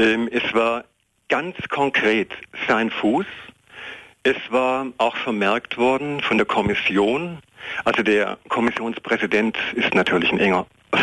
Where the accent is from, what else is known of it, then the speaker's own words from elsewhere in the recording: Baden-Württemberg, Germany; Ich komme aus dem tiefen Schwarzwald im Südwesten Deutschlands.